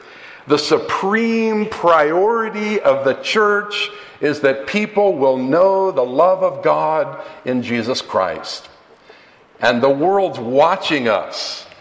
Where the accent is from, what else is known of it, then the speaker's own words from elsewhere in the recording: California, United States; Obviously, I'm from California, she's from Hawaii